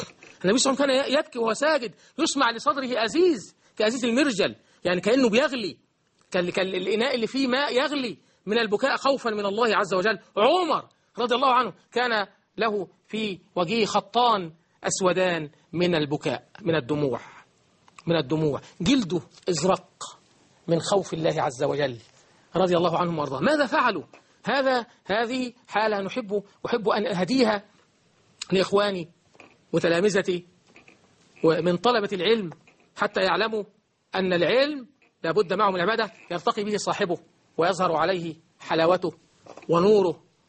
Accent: Egypt; بلدنا مصر

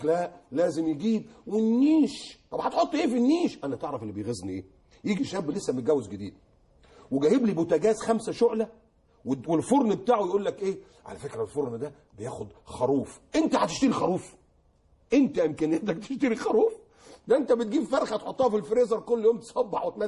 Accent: Alexandria, Alexandria Governorate, Egypt; اللي عندنا في اسكندريه

